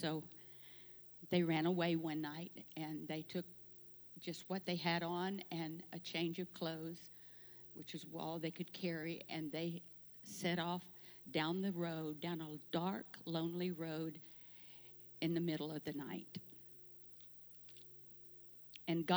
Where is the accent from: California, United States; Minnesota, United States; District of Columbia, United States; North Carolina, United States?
Minnesota, United States; St. Paul; born there; And 15 months later, I was born in St. Paul, Minnesota.